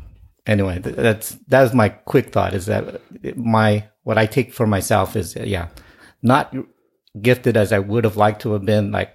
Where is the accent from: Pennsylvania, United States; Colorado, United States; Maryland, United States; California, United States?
California, United States; Lodi; I grew up very poor in Lodi, and oldest of five